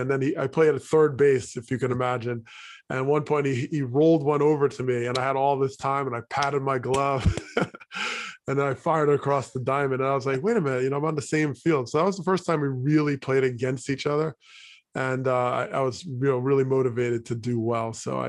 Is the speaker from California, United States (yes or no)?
no; Teaneck, New Jersey, United States; also born or lived in Hackensack; So I grew up in Teaneck, but we live right on the river, mm-hmm. and that's the Hackensack River. So on the other side of the river is Hackensack, New Jersey, technically where I was born.